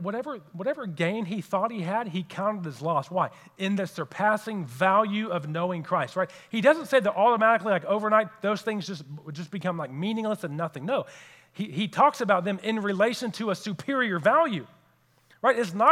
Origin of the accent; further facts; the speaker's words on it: Houston, Texas, United States; So shortly after we got married, we moved to Houston, which is my hometown. And all of my buddies that I grew up with lived about 5 miles around us.